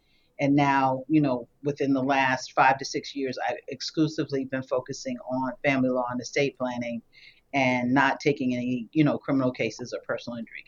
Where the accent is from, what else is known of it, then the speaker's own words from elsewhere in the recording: New York, United States; So I'm originally from New York, and I mean, I am a diehard Knicks, Yankees. I am a New Yorker, right, at heart.